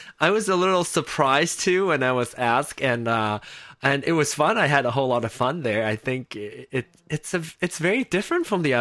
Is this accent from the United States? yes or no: no; Malaysia; I always say that I'm from Malaysia. I'm a Malaysian, but I'm Chinese.